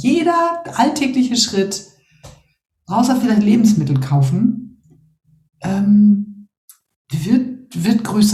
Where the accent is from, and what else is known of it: Northern Germany, Germany